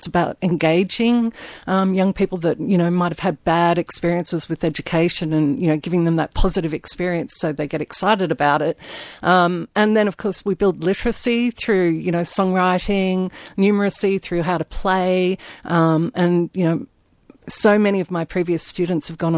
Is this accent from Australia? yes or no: yes; Broome, Western Australia, Australia; from Broome. But, you know, hopefully people get behind me